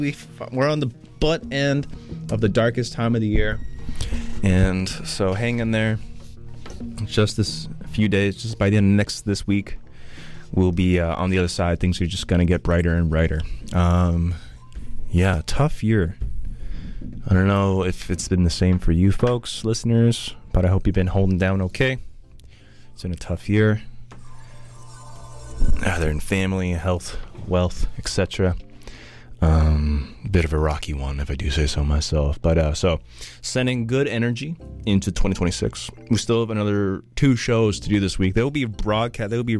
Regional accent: Port Moody, British Columbia, Canada; back in my hometown of Pomo in Port Moody.

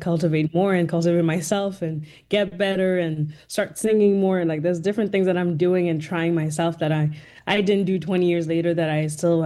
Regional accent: Côte d’Ivoire; also born or lived in Rwanda / Zimbabwe; I come from three corners of the continent. I was born in Rwanda. I grew up in Côte d'Ivoire, in Ivory Coast, and then I was raised also in Zimbabwe.

